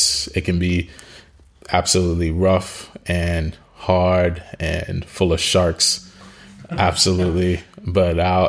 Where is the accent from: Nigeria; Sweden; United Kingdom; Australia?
Nigeria; Lagos; also born or lived in Virginia, United States; originally, I'm half Nigerian, half American. So my younger years were spent in Lagos.